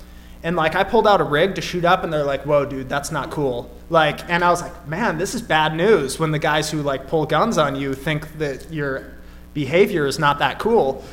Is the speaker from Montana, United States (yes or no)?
yes; Montana, United States; I grew up in Montana.